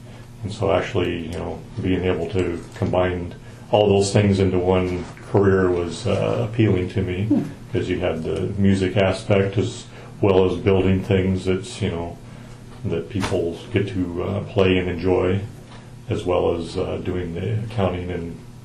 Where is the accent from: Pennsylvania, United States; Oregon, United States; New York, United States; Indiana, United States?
Oregon, United States; McMinnville; born there; I was born in McMinnville, Oregon, in January 20th, 1960.